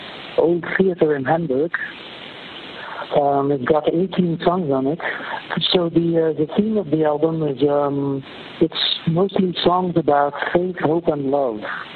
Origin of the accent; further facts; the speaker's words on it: Ghent, Flanders, Belgium; first language Dutch; English is a second language; I'm from Belgium. So even though I live in the southern part of the country now, which is French-speaking, I come from Flanders, from Ghent. And so I speak Dutch.